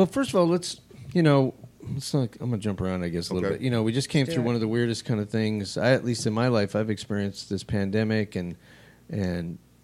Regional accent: Albuquerque, New Mexico, United States; Well, I grew up in New Mexico.

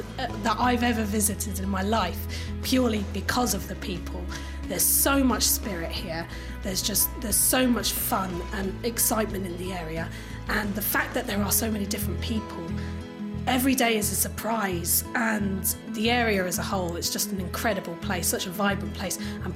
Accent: South East England, United Kingdom; I come from the Isle of Wight, so very rural place going into a very urban place.

